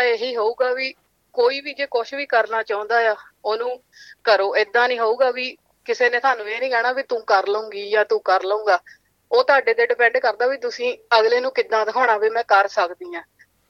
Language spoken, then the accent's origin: Punjabi; Phagwara, Punjab, India; moved away as an adult; now in Australia; ਮੈਂ ਪੰਜਾਬ ਤੋਂ ਗ੍ਰਹਿਆਂ ਤੋਂ ਆ, ਫਗਵਾੜੇ ਦੇ ਨਾਲ ਆ, ਸ਼ਹਿਰ ਹੀ ਆ ਬਟ ਛੋਟਾ ਸ਼ਹਿਰ ਆ। ਤੇ ਮੇਰੀ ਫੈਮਿਲੀ ਚ ਮੰਮੀ ਆ, ਭਰਾ ਆ, ਤੇ ਆਸਟ੍ਰੇਲੀਆ ਆਈ ਸੀਗੀ 2013 ਵਿੱਚ। ਹਾਂਜੀ 7 ਸਾਲ ਹੋ ਗਏ।